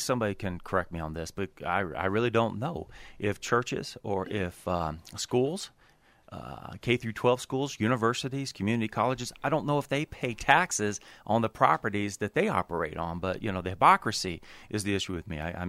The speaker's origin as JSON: {"language": "English", "region": "Texas", "country": "United States", "tie": "born or raised there", "said": "I don't mess with Texas, as we say in my home state."}